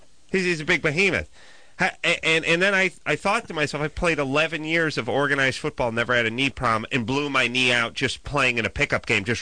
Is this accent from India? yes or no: no; Michigan, United States; She's calling from Georgia too. I'm from Michigan.